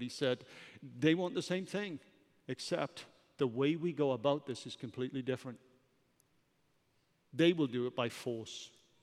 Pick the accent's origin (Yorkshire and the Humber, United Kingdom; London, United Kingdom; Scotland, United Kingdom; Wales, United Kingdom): Wales, United Kingdom; But the reality is, what a lot of people don't understand is that I'm not English. I'm Welsh.